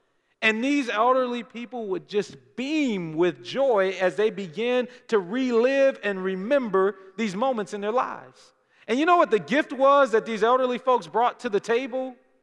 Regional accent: Detroit, Michigan, United States; I know some things that happened to my hometown in Detroit

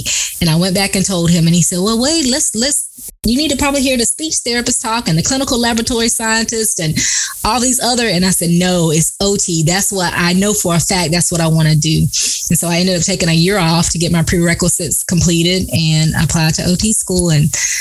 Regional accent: Dudley, North Carolina, United States; I am from born and raised in Dudley, North Carolina, very small town, rural area. I tell many people I grew up in poverty.

